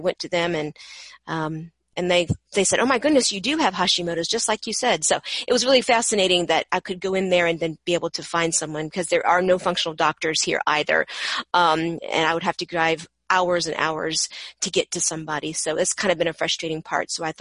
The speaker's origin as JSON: {"language": "English", "region": "Virginia", "country": "United States", "said": "I'm from Central Virginia."}